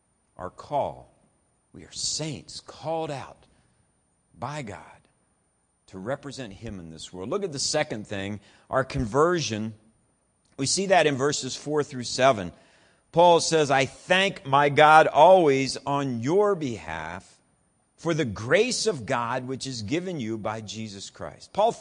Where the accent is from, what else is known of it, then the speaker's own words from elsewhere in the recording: Columbus, Ohio, United States; when I grew up in Columbus, Ohio, and when I was in the youth group in Columbus